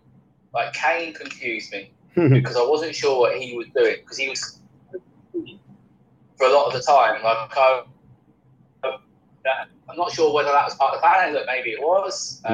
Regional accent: England, United Kingdom; Let's talk about the England game first, obviously, as English fans.

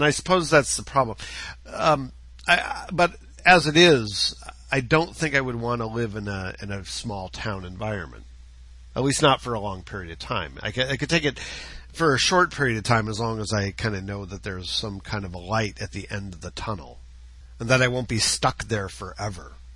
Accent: Cleveland, Ohio, United States; I grew up in Cleveland and lived in, you know, a fairly urban environment.

